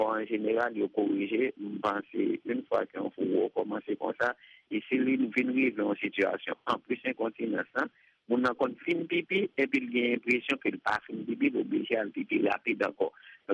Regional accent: Haiti; nous, en tant qu'haïtien

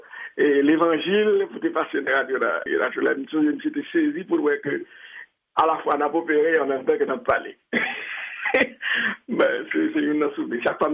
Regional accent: Haiti; C'est une fierté pour moi-même en tant qu'Haïtien.

